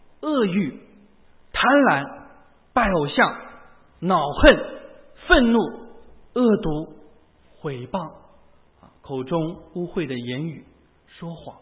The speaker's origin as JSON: {"language": "Chinese", "country": "China", "said": "我想我们来自中国大陆的很多都很难忘的就是一个在2008年我们知道所发生的一场大地震"}